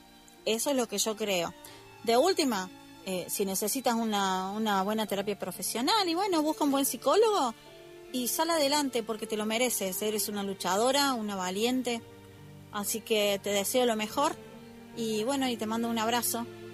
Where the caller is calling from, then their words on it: Argentina; desde Argentina.